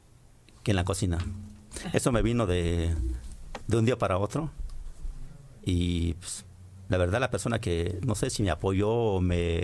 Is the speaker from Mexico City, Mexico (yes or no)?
no; Cacahuatepec, Oaxaca, Mexico; Bueno, yo soy de estado de Oaxaca.